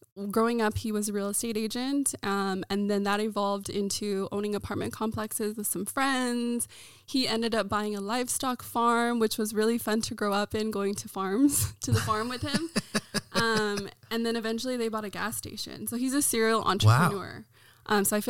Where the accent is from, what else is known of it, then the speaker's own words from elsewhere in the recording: Portland, Oregon, United States; Sure. So I grew up here in Portland, Oregon. I am the child, the youngest of three to refugee parents.